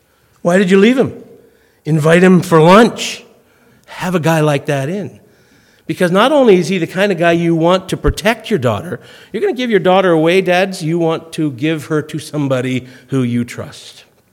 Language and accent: English; Montreal, Quebec, Canada; born there; I was born in Montreal, and I live near Toronto, and I live near Ottawa